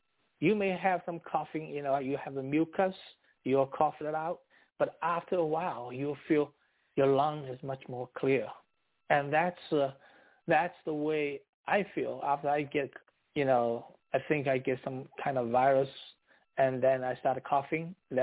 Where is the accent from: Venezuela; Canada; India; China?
China; moved away as an adult; now in United States; Actually, I come from China, you know, and then I come to the United States to the postgraduate program.